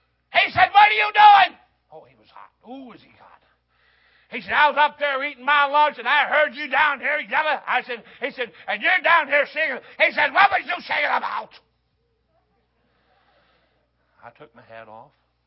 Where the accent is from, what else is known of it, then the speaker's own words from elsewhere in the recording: Detroit, Michigan, United States; I grew up in Detroit, man. I grew up in machine capital of the world.